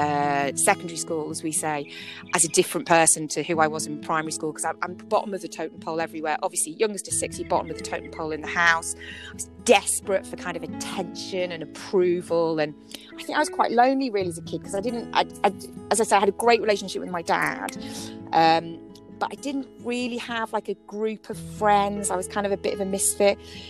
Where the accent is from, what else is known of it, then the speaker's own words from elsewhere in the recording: Liverpool, North West England, United Kingdom; I grew up in Liverpool, as you said, and I'm the youngest of six kids. So we're kind of a typical old school kind of Irish descendant Catholic family.